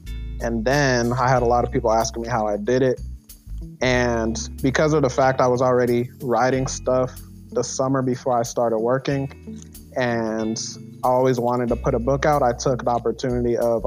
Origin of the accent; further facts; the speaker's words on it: Riverside, California, United States; also born or lived in Inglewood; I was born in Inglewood, California. If anyone out there is familiar with Inglewood, California, it's a really dangerous place with like a lot of gun violence, things of that nature. So I grew up there for about 3 years and then I moved out to a place called Riverside, California.